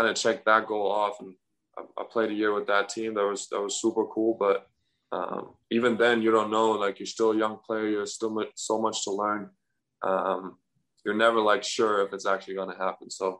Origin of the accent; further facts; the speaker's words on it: Germany; English is a second language; growing up in Germany